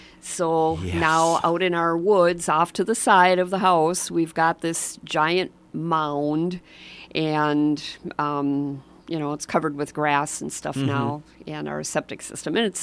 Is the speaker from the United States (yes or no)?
yes; Richfield, Minnesota, United States; I didn't know nothing about nothing. I grew up in Richfield, for Pete's sake.